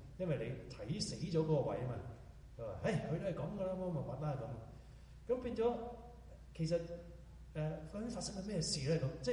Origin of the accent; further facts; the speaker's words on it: Hong Kong; 我哋香港人特別有好醒嘅呢樣嘢